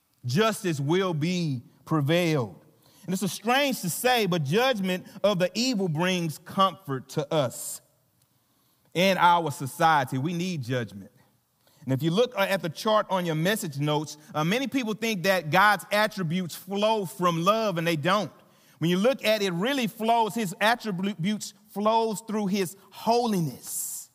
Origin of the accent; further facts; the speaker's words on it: the South, United States; accent: Southern; I'm going to say Nahum in my southern accent